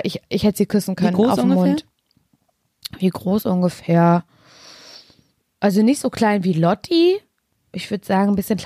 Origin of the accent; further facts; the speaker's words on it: Parchim, Mecklenburg-Vorpommern, Germany; now in Berlin, Germany; So Koordinaten von Parchim, habe ich immer meine Heimat bei mir zu Hause in Spandau.